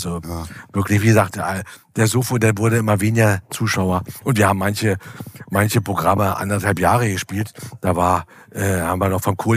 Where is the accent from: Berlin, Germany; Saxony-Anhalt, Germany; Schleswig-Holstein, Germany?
Berlin, Germany; Als Berliner war kein Problem.